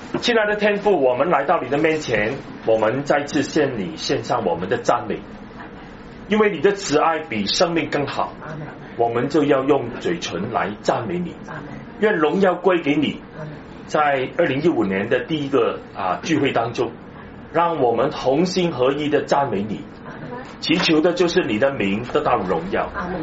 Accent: China; 我们是一个中国人因为我们的整个护照还是中国的护照

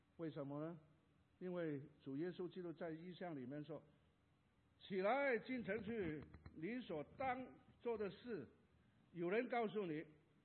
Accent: Hong Kong; born there; also born or lived in Guangdong; 但是我是广东人啊，我在香港出生啊

